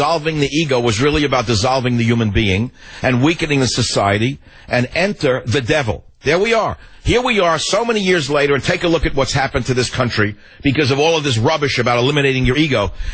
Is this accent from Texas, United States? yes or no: no; San Francisco, California, United States; Now let's go to KSFO in San Francisco, my hometown.